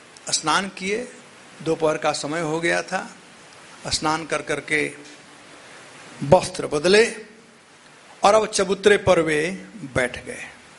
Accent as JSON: {"language": "Hindi", "region": "Bihar", "country": "India", "said": "हमारे यहाँ बिहार में तो पहले उसको दूध में करते हैं और बाद ऊपर से दही डालते हैं।"}